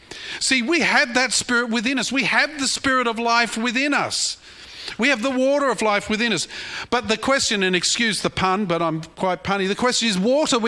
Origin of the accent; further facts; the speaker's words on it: Australia; I'm an Aussie.